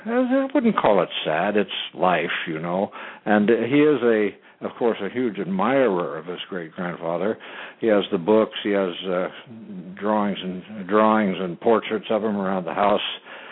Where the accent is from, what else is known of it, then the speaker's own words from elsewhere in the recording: Indiana, United States; accent: Hoosier; I speak Hoosier also, because I actually was born and raised in Indiana. That's sort of a separate language. Yes, I studied Russian in college and French in college, and I still use them both all the time.